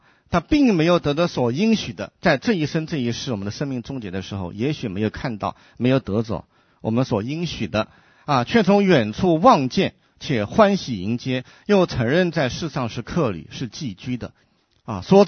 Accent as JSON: {"language": "Chinese", "town": "Yongzhou", "region": "Hunan", "country": "China", "tie": "born there", "moved": "yes", "said": "我离开我出生的地方那个湖南永州已经有好多好多年了啊，我最上一次去是在1992年啊，已经是整整的多少年了，快30年了"}